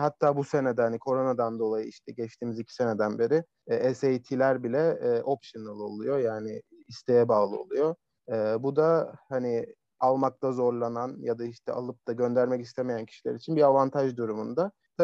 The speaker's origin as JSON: {"language": "Turkish", "town": "Köyceğiz", "region": "Muğla", "country": "Turkey", "said": "Onun dışında Muğla Köyceğizliyim."}